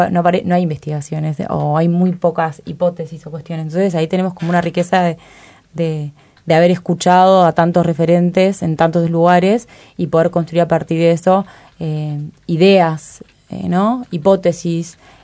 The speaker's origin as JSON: {"language": "Spanish", "region": "Maldonado", "country": "Uruguay", "said": "yo soy de Maldonado y fui a Maldonado."}